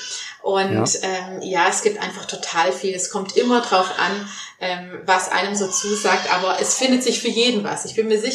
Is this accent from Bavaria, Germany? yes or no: no; Baden-Württemberg, Germany; ich komme aus dem Schwabenländle, ich komme vom Bodensee